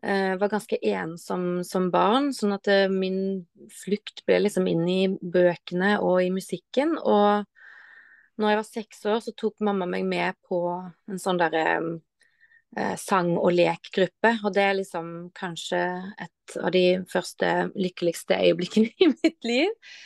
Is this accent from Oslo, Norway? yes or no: no; Haugesund, Rogaland, Norway; now in Nesodden, Norway; Jeg kommer fra Haugesund. Jeg bor på Nesodden.